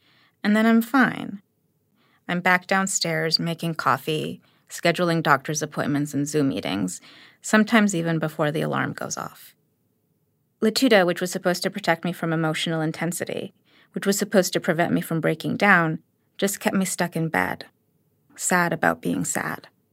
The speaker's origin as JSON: {"language": "English", "town": "New York City", "region": "New York", "country": "United States", "tie": "born or raised there", "said": "Maybe it's because I grew up in New York under Giuliani"}